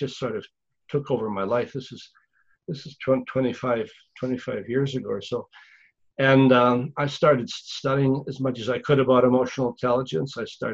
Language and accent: English; Canada; born there; He came over from Europe, and I was born in Canada. But the first 12 years, we were desperately poor.